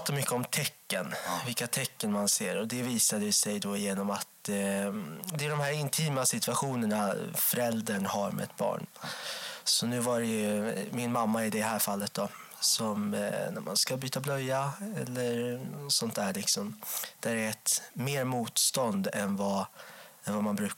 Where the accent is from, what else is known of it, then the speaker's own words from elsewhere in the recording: Enköping, Uppsala County, Sweden; Ja, jag växte upp i Enköping med mamma och pappa och en brorsa som är 15 år äldre.